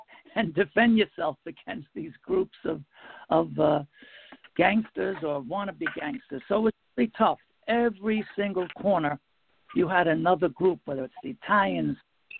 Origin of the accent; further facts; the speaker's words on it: Bronx, New York, United States; accent: Bronx; Now, I grew up in the Bronx, New York. You can tell from my funny accent.